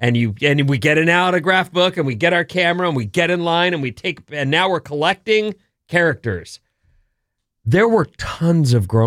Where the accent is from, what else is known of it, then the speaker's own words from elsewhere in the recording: Irvine, California, United States; I grew up in Irvine, which is only 25 to 30 minutes from Anaheim, where Disney is. My first job was at Disneyland. I was 12.